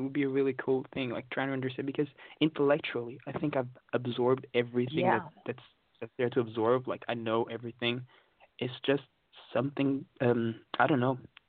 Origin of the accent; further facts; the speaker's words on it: Portugal; now in London, United Kingdom; I come from Portugal, but I'm in London right now.